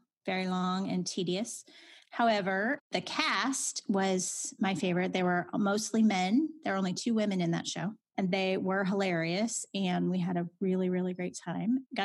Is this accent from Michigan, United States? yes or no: no; Belleville, Illinois, United States; Oh, gosh. I grew up in Belleville, Illinois. You know, typical small town. I went to several schools in Belleville. We moved around a few times.